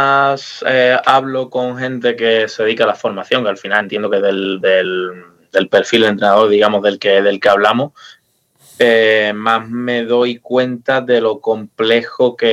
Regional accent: Punta Umbría, Andalusia, Spain; now in Seville, Spain; ya cuando paso a venirme a vivir de Punta Umbría, de donde soy, de Huelva, a Sevilla con 18 años, a estudiar en la universidad

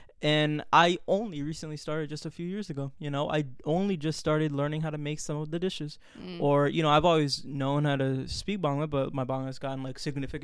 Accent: Orlando, Florida, United States; But I am from Orlando, Florida. Like, right. I am from, you know, like, the States. I'm a Westerner, right?

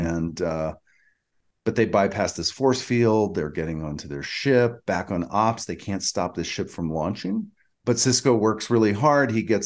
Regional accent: Georgia, United States; Yeah, but Claystron. I'm from Georgia.

